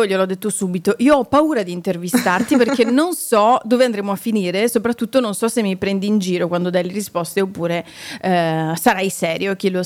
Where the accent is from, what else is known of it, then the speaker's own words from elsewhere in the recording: Veneto, Italy; sono veneta